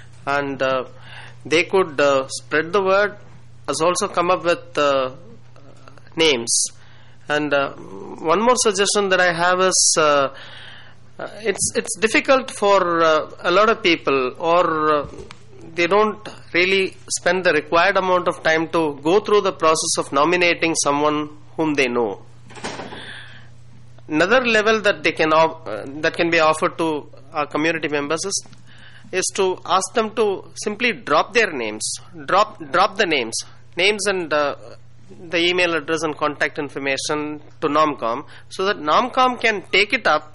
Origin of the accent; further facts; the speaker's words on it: India; from India.